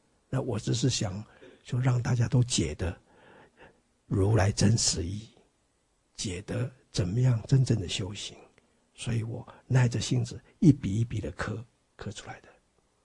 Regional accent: Taiwan; 我们台湾话是说相当的水准

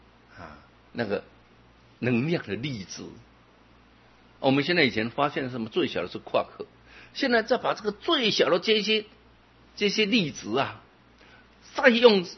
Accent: China; 我觉得我们中国人太有智慧了，真的太有智慧，中国人真的太有智慧。

